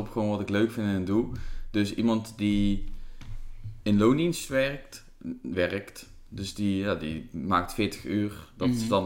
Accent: Drunen, North Brabant, Netherlands; also born or lived in Rotterdam; Ik woon dus in Utrecht. Ik kom oorspronkelijk ook uit het zuiden. Vlak bij jou vandaan, overigens. Mm-hmm. Uit Drunen. Ik ben geboren in Rotterdam.

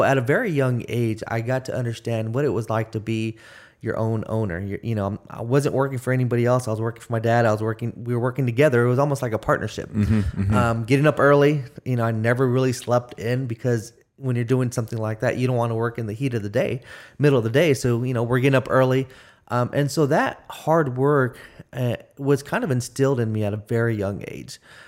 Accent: San Diego, California, United States; and I grew up in San Diego, it was an area where, you know, there was poverty around us.

